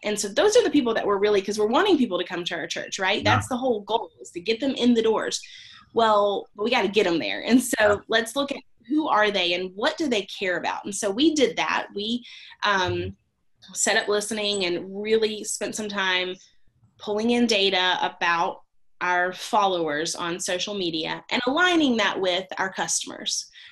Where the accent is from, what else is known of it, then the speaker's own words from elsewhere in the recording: Alabama, United States; this girl from Alabama, and they thought I was so funny because of my accent